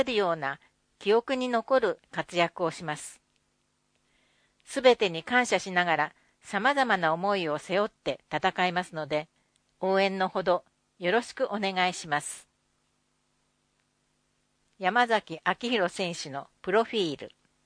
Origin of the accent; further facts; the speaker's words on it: Tsurugashima, Saitama, Japan; moved away as an adult; 私は鶴ヶ島の地で生まれ育ち、大学の卒業を機にパラリンピックで世界一を取るために故郷を離れ、